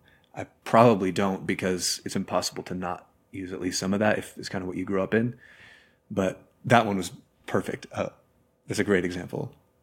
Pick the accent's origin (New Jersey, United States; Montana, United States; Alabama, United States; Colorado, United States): New Jersey, United States; now in Arkansas, United States; I definitely came across that when I moved from New Jersey, where Mwangi and I both kind of grew up there and moved to Arkansas, which is a very different culture.